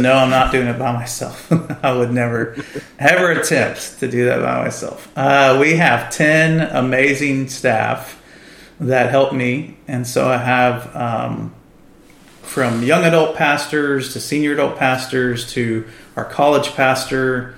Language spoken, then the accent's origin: English; Dallas, Texas, United States; also born or lived in San Antonio; I'm a Texan, so this is all very normal to me. You know, born in San Antonio, grew up in North Dallas.